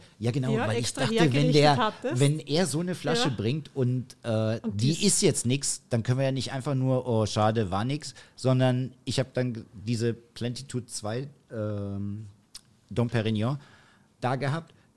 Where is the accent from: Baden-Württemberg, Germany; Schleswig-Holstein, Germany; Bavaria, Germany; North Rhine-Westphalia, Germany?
North Rhine-Westphalia, Germany; Ich komme aus Nordrhein-Westfalen und da ist das einfach der Manta-Teller.